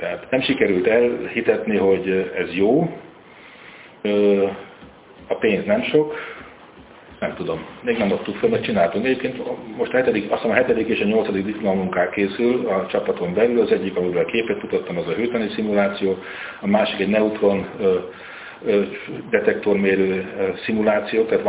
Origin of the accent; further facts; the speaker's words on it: United States; mert én, mint amerikai távoli tulajdonos